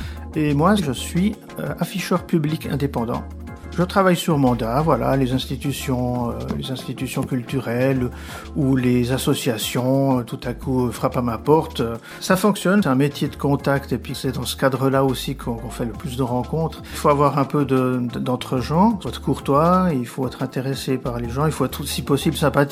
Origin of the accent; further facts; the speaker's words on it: Barcelona, Catalonia, Spain; born there; French is a second language; je suis espagnol, n'est-ce pas ? Je suis né à Barcelone en 1963, à l'hôpital Generalissimo Franco